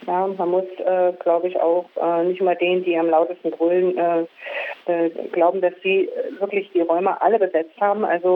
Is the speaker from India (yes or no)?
no; East Germany, Germany; Weil, denke ich, bei uns im Osten zum einen vor allem auch in den Grenzregionen eine sehr, sehr drastische Transformation nach der Wende stattgefunden hat